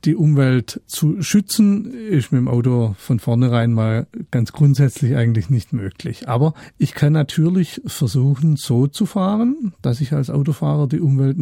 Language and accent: German; Baden-Württemberg, Germany; Ich komme aus dem Schwarzwald, da wohne ich.